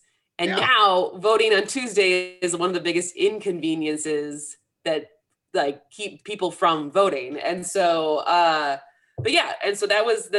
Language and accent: English; Eskos, Wisconsin, United States; from Eskos, Wisconsin.